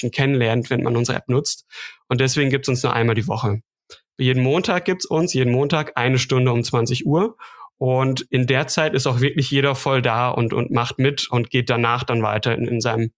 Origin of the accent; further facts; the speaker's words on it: North Rhine-Westphalia, Germany; now in Stuttgart, Germany; ich bin in Stuttgart, komme aber ursprünglich aus dem Münsterland. Vielleicht klingt das noch so leicht raus, also nordrhein-westfälische Wurzeln.